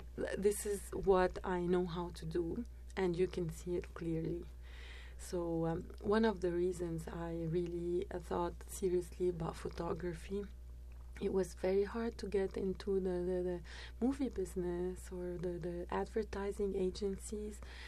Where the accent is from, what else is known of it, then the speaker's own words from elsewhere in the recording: Beirut, Beirut Governorate, Lebanon; I grew up in Beirut. I was born and grew up in Beirut.